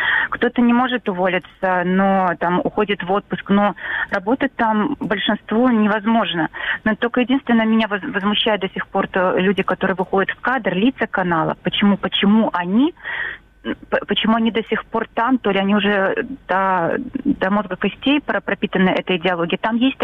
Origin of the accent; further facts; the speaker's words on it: Belarus; мы белорусы действительно очень мирные люди.